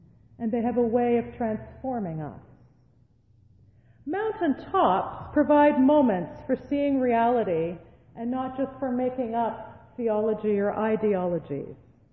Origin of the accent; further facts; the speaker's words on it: Ontario, Canada; I grew up here in the Ottawa Valley, and I thought mountains were the Gatineau Hills.